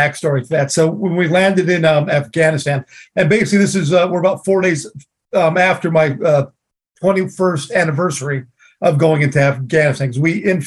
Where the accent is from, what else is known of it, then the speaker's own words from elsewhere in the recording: Oregon, United States; I grew up in Oregon and our neighbors had horses.